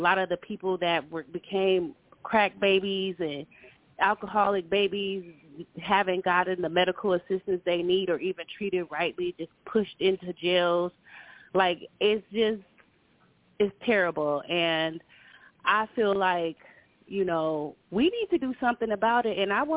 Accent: Minneapolis, Minnesota, United States; And I grew up in Minneapolis, and even when I went home

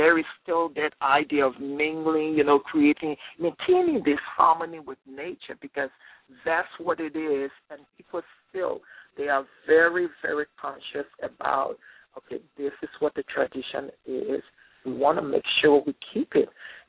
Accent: Liberia; I'd say I'm from Liberia the first, and they say, oh, you are like us

